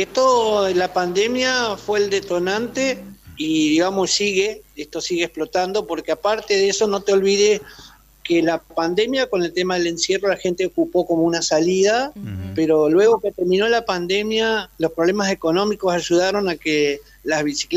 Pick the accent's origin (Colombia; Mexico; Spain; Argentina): Argentina; Gualeguay, Entre Ríos; yo hace de los 11 años que vivo acá, yo soy de Gualeguay, y tengo 53